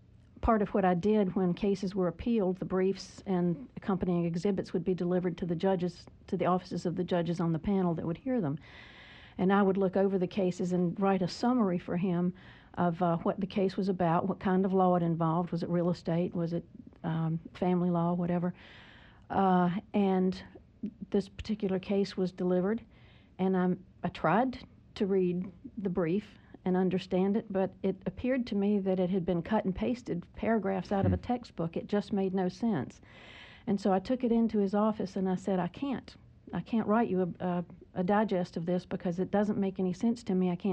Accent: Pittsboro, North Carolina, United States; I lived in Chatham County and specifically in Pittsburgh all of my life, with the exception of a brief period of time when I was married to Gerald, who was in the Navy

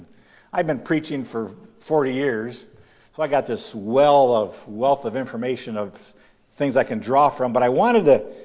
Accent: Colfax, Iowa, United States; I am from Colfax, Iowa.

